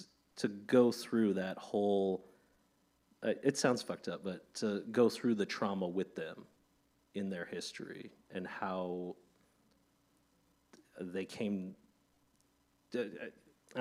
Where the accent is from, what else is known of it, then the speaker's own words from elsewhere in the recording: Minneapolis, Minnesota, United States; And I grew up in the Twin Cities.